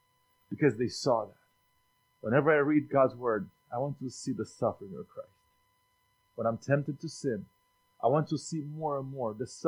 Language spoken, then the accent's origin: English; Moldova; born there; English is a second language; In my country, I was born in Moldova.